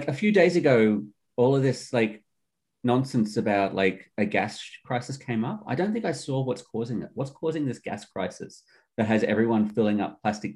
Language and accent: English; Australia; so growing up in Australia, we have large portions of the country that are unpopulated.